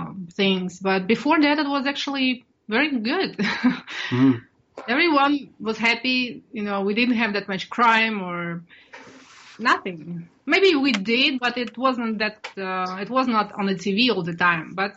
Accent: Russia; To be honest, it was critical, but for Russian people, I think it was what it was, and we didn't, as me being young, I didn't think in that perspective.

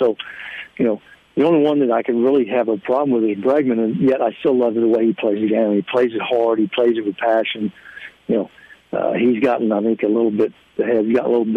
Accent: Houston, Texas, United States; because I'm from Houston. I used to sell popcorn at the Astrodome during Astro games

